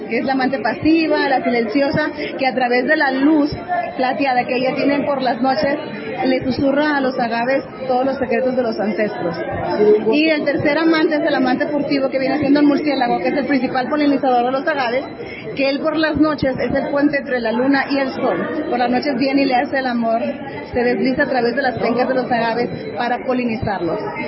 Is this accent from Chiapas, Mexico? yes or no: no; Guerrero, Mexico; soy del estado de Guerrero, cantante, empresaria de la marca Tres Amantes Mezcal.